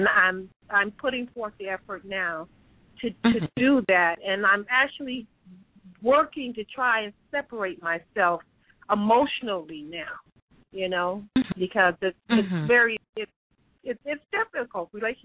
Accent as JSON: {"language": "English", "town": "Atlanta", "region": "Georgia", "country": "United States", "said": "Hi, Ms. Blue. … I'm from Atlanta."}